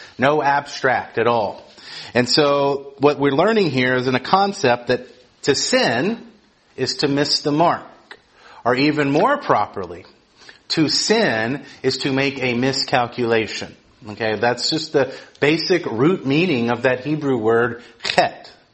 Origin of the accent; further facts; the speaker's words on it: Georgia, United States; I'm from the South. I'm actually from Georgia.